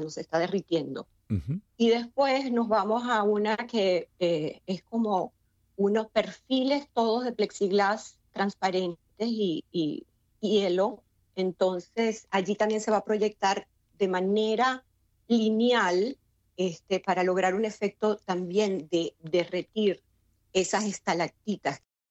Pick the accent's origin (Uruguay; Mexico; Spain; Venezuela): Venezuela; also born or lived in United States; Yo soy venezolana y resido y vivo en Venezuela, ¿no? Aun cuando mi carrera empezó en los Estados Unidos, incursioné en el arte allá. Y después vino la pandemia, me tocó acá en Venezuela.